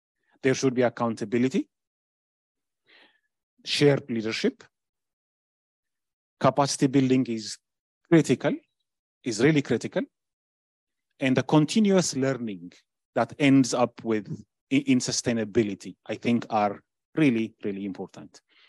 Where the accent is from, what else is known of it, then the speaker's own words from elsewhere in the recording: Ethiopia; I've met several people who ask me where I am, and I say I'm from Ethiopia.